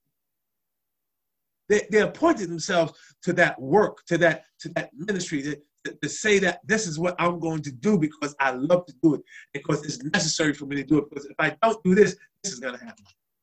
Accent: Newark, New Jersey, United States; My twin brother and I, we grew up on Monday night prayer. My mother had a prayer, was part of a prayer group in the projects in Newark, New Jersey.

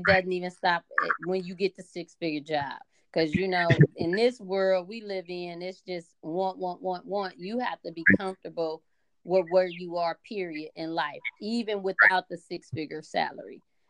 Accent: Cleveland, Ohio, United States; But I will say I love him because he's from my home state and my hometown, Cleveland, Ohio.

